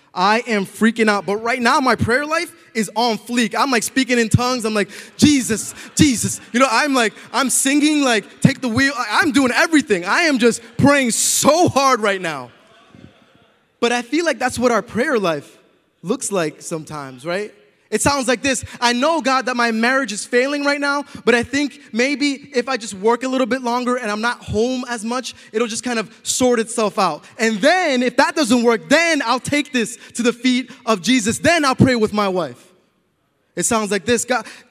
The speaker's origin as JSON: {"language": "English", "town": "Boston", "region": "Massachusetts", "country": "United States", "said": "Yo, I'm from Boston, Massachusetts. I've never seen a wild animal in the wild ever in my entire life."}